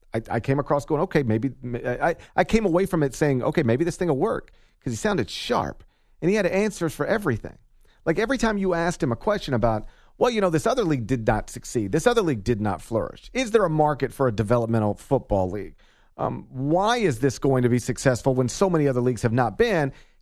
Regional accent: Memphis, Tennessee, United States; I live in Memphis, so my hometown has an Alliance of American Football franchise, or at least had.

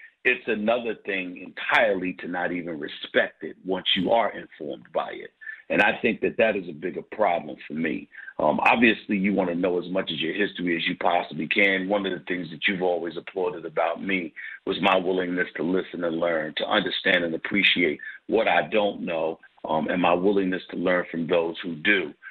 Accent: New York, United States; now in Philadelphia, United States; But then I came from New York to Philly.

